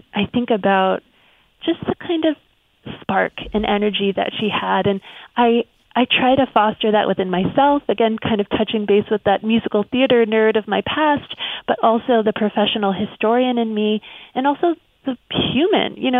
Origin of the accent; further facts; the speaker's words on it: Pittsburgh, Pennsylvania, United States; And she's had a strong presence in my hometown of Pittsburgh.